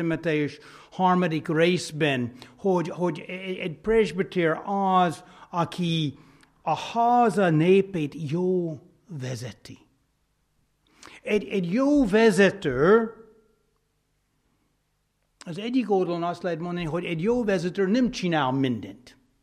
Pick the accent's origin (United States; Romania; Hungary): United States; South Carolina; Hungarian is a second language; Én Dale Carlinából származom.